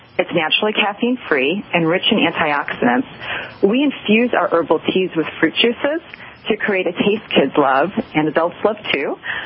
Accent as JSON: {"language": "English", "town": "Chicago", "region": "Illinois", "country": "United States", "said": "Well, I'm originally from Chicago and come from a very loving and supportive family."}